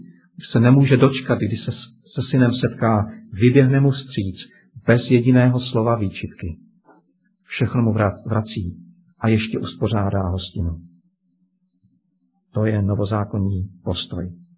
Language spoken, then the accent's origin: Czech; Moravian-Silesian Region, Czechia; Pocházím z Těšínska, to víte